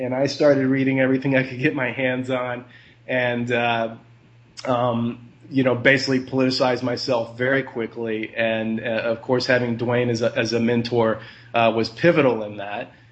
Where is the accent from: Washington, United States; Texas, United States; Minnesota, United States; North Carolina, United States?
Texas, United States; moved away as an adult; now in Alaska, United States; I mean, I was raised in Texas in a conservative Republican family